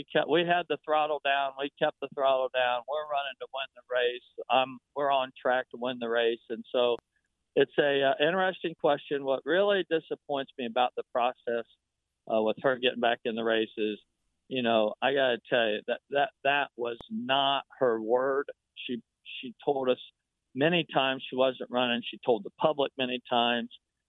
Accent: Muncie, Indiana, United States; I grew up in Muncie.

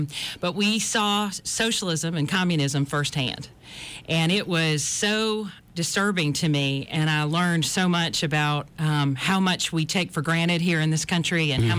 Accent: Montgomery, Alabama, United States; Well, I'm from Montgomery. My dad worked at Maxwell Air Force Base for over 30 years.

